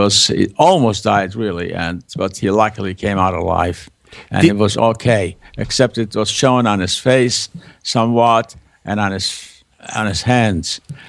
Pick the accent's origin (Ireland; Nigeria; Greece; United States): Ireland; Leinster; We lived in Dublin, and this was a village somewhere within 20 miles or so of my hometown.